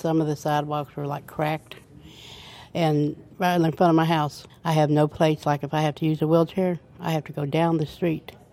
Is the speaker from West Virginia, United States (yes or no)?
yes; West Virginia, United States; I grew up in West Virginia. We burnt coal. So I've had it ever since I was a little kid.